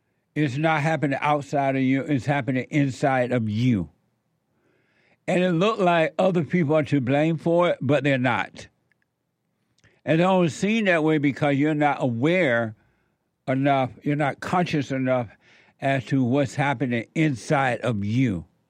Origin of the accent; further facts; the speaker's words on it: Alabama, United States; I grew up in Alabama, and I grew up with country and Western music.